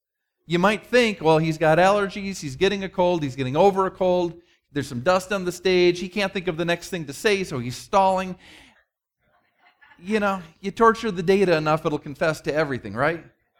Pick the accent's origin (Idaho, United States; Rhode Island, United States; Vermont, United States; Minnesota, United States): Minnesota, United States; I'm a Minnesota kid. You've gotten to know that, if nothing else, about me. And besides growing up in the Midwest, I grew up with a German mother and a half Danish father.